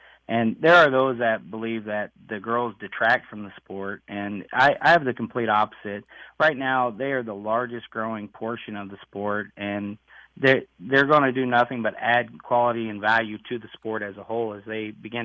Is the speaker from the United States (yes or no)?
yes; Pleasant Valley, United States; I'm from Pleasant Valley, and we had a young lady by the name of Michaela who came through